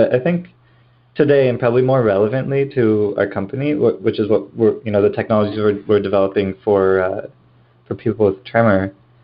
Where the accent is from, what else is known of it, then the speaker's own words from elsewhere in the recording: California, United States; I grew up here in the Bay Area, and was really fortunate to have two parents that were, they were engineers in the 70s in Silicon Valley.